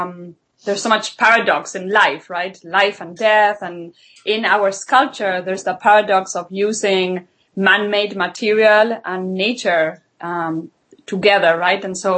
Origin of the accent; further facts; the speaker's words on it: Argentina; English is a second language; I'm originally from Argentina